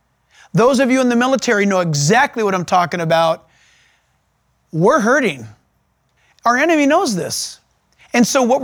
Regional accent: United States; It hurts me. I'm an American. But it hurts me to say it.

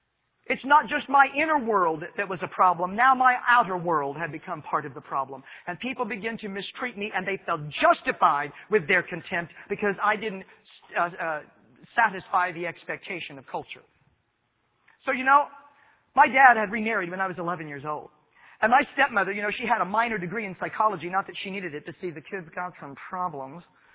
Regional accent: Midwest, United States; So, you can imagine what it was like for me growing up in the American Midwest where I did.

